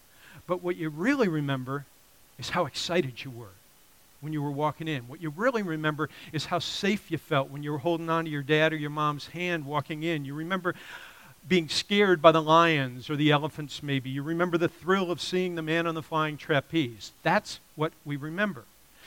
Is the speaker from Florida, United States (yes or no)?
yes; Florida, United States; I was raised in Florida. My mom lives down there with a couple of my brothers